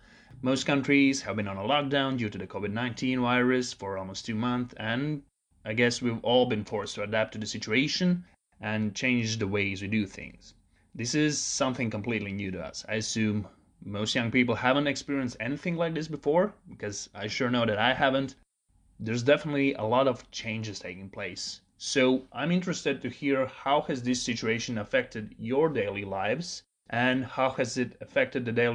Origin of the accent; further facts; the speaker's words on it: Latvia; this time in the Baltics, my home country, Latvia.